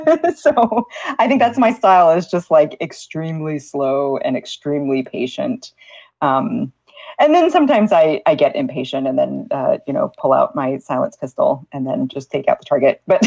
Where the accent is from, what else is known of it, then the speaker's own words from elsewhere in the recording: United States; now in Copenhagen, Denmark; I'm here right now in Copenhagen, but I'm American.